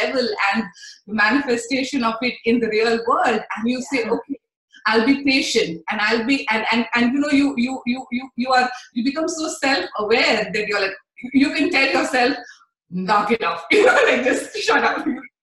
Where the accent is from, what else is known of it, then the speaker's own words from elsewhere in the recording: India; Even though I'm an Indian, I'm not good with it.